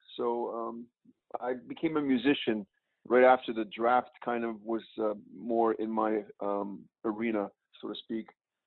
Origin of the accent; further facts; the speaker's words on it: Montreal, Quebec, Canada; I was raised in Montreal, so Montreal is a town where, especially when I was growing up, you had winter pretty much 8 months out of the year.